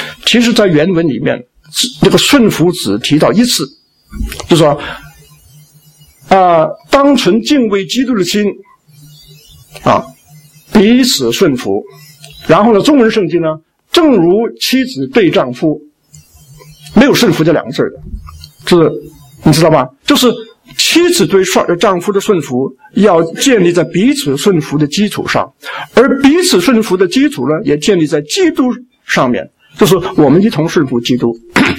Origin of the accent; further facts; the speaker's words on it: China; 我们中国人看了之后，你把这句话写进去干什么啊？